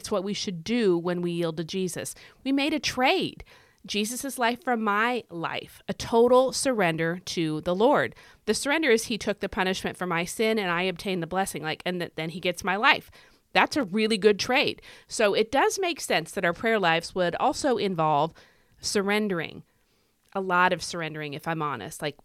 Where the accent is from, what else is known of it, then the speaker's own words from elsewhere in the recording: United States; accent: American; So where I live, which is in America, I'm sure you can tell by my accent